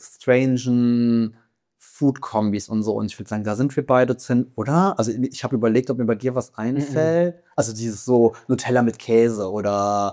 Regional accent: Germany; ich komme ja aus der Nähe vom Saarland

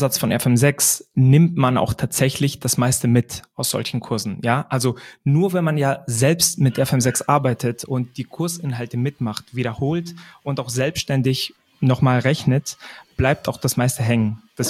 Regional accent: Greece; Ich bin ja auch Grieche

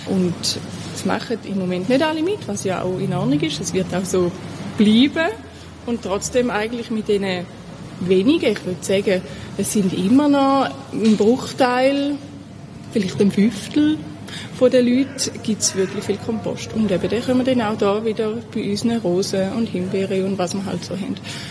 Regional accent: Thurgau, Switzerland; Ich komme nicht von Basel, was man ja mit dem Dialekt auch angehört. Und das heisst, ich komme aus dem Thurgau. Meine Mutter hat immer kompostiert, obwohl wir nicht jetzt ultraländlich aufgewachsen sind.

